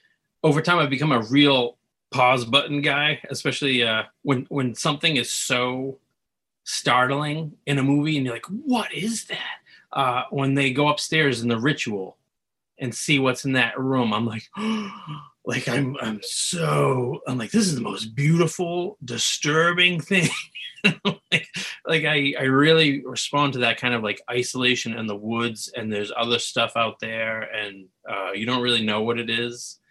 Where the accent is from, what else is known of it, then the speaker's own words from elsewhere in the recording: Haverhill, Massachusetts, United States; But I feel like growing up in Haverhill, I always wanted to go to Boston. And then once I was in Boston, I was like, I kind of want to go to New York.